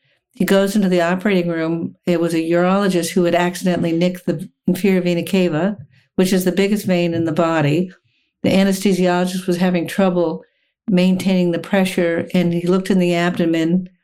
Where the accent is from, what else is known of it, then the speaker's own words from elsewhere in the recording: McLean, Virginia, United States; now in Washington, D.C., United States; I grew up in McLean, Virginia, which is, I'm in Washington, D.C. now, so I'm not too far from home.